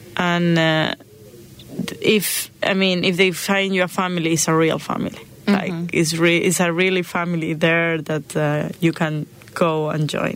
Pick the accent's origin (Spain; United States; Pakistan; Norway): Spain; Seville, Andalusia; I'm from Seville.